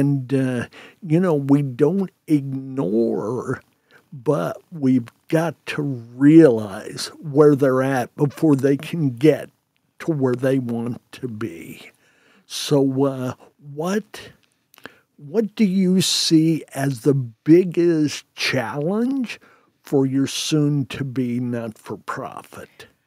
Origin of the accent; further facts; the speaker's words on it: Red Key, Indiana, United States; We had individuals from our community. I come from Red Key, Indiana, in Jay County.